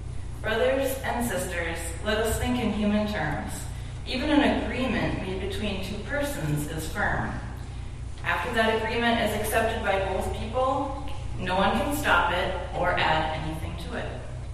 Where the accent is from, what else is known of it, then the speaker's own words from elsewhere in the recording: Duluth, Minnesota, United States; now in Poplar, United States; I grew up in Duluth. I lived here until I got married in 2011, and I live out near Poplar, Wisconsin now with my husband